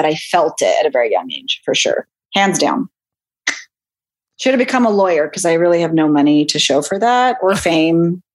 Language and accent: English; Santa Fe, New Mexico, United States; No, I'm from New Mexico.